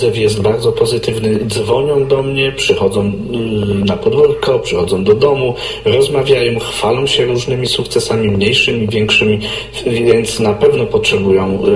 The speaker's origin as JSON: {"language": "Polish", "town": "Szczawne", "region": "Subcarpathian Voivodeship", "country": "Poland", "tie": "born or raised there", "also_born_or_lived": "Komańcza", "said": "ja stąd pochodzę. Tu całe życie mieszkam. Urodziłem się wprawdzie w Komańczy, ale Szczawny i Komańcza blisko siebie niemalże jedno"}